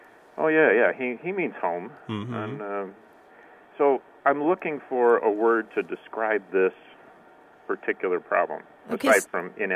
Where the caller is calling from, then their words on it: Poway, California, United States; I'm from Poway, California.